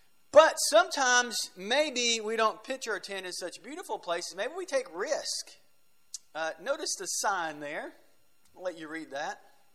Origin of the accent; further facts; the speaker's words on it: Tennessee, United States; I think he forgot, but I'm from Tennessee.